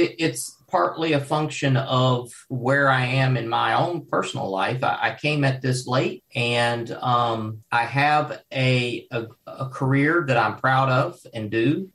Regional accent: Louisville, Kentucky, United States; also born or lived in Paducah; Well, I grew up in, well, I was born in Paducah and I was raised in Louisville. Paducah's Western Kentucky

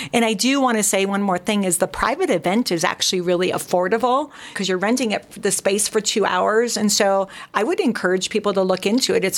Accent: Michigan, United States; I grew up in Michigan, and I would skate

